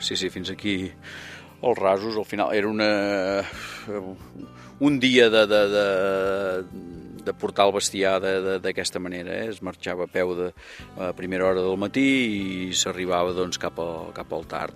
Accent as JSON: {"language": "Catalan", "region": "Catalonia", "country": "Spain", "said": "Som del Berguedà"}